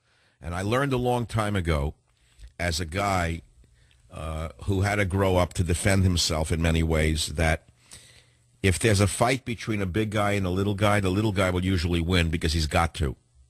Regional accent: San Francisco, California, United States; Let's go to Greg on KSFO in my hometown of San Francisco.

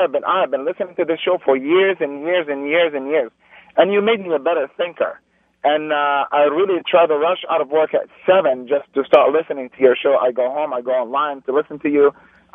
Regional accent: Beirut, Beirut Governorate, Lebanon; born or raised there; now in United States

